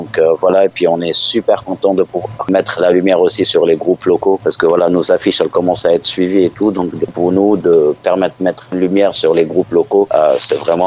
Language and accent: French; Pays de la Loire, France; Nous, on est de la Mayenne, hein, pas très loin d'Alençon, juste après Villaines-la-Juhelle. On est entre Villaines-la-Juhelle et Mayenne.